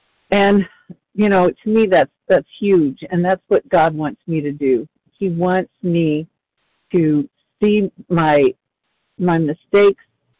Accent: Plano, Texas, United States; and I'm from Texas, Plano, Texas, just outside Dallas.

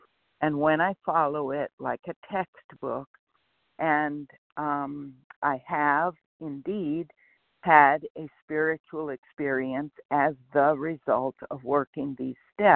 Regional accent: North Carolina, United States; And I am from North Carolina, currently in North Carolina, but a van dweller nomad.

